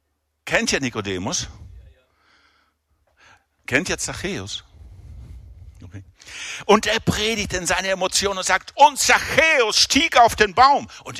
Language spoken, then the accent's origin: German; Argentina; moved away as an adult; now in Rüti, Switzerland; Ich bin in Argentinien geboren, groß geworden, zur Schule gegangen, habe die erste Ausbildung dort gemacht als Automech.